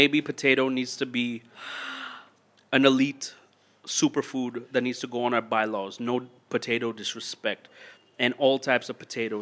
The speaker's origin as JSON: {"language": "English", "country": "Hong Kong", "tie": "born or raised there", "said": "And also because I grew up in Hong Kong. You know, I love dim sum."}